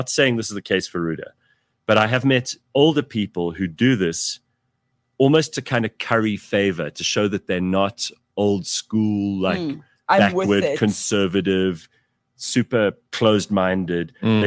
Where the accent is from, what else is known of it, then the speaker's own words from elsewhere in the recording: Pretoria, Gauteng, South Africa; I grew up in Pretoria. I went to an Afrikaans nursery school. So I learned to speak Afrikaans at a young age.